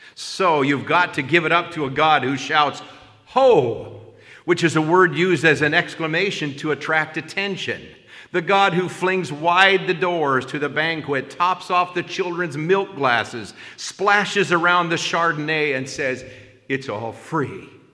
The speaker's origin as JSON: {"language": "English", "country": "Ireland", "said": "I am Irish."}